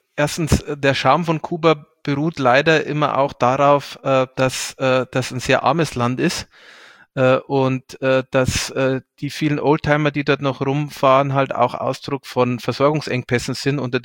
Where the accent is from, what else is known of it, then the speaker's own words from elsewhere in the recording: Deggendorf, Bavaria, Germany; Ich habe mit 16 Jahren, als ich angefangen habe, mich politisch zu engagieren, auch in meiner Heimatstadt Deggendorf, mich der örtlichen Amnesty International Gruppe angeschlossen.